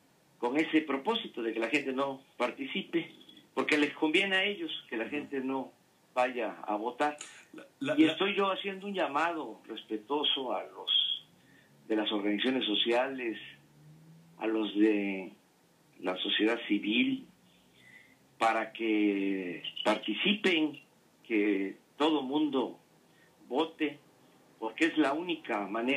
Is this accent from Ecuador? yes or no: no; Villahermosa, Tabasco, Mexico; en mi tierra, en mi agua. Estamos llegando porque vamos a llevar a cabo un acto aquí en Villahermosa, en la Plaza de Armas.